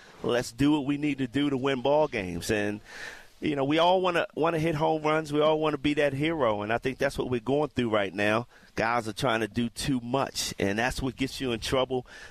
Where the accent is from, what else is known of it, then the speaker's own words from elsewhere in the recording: Baltimore, Maryland, United States; So Maryland was my number one school. I grew up in Baltimore.